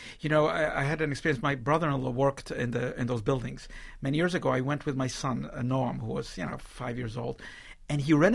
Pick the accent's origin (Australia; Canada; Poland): Poland; also born or lived in Israel; now in United States; I came from Poland via Israel to New York.